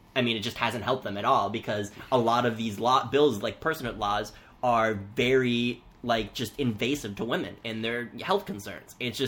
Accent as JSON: {"language": "English", "region": "Virginia", "country": "United States", "tie": "born or raised there", "said": "My thing, and, you know, I grew up in Virginia. I understand the importance of the Second Amendment"}